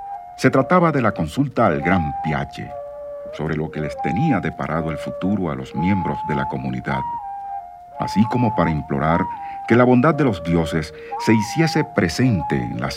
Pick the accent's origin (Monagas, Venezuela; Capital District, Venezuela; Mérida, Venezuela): Mérida, Venezuela; de Mérida, Venezuela.